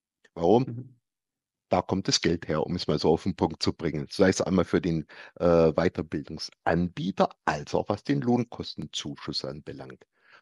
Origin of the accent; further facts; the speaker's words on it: Baden-Württemberg, Germany; und ich bin Schwabe